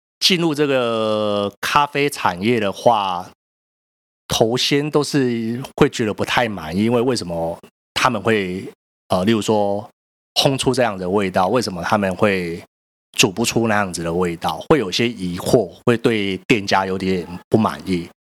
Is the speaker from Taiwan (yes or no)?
yes; Tainan, Taiwan; 但是我以我是台南人的嘴巴来讲话算是很刁